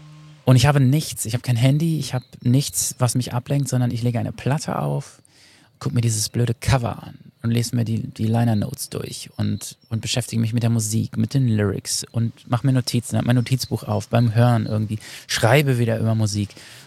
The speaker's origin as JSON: {"language": "German", "region": "North Rhine-Westphalia", "country": "Germany", "said": "Ich komme aus Ostwestfalen."}